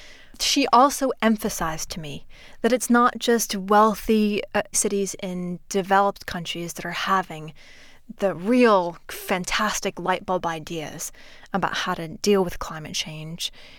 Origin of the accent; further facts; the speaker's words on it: New York, United States; born there; I take a special pride in New York because I am a New Yorker by birth.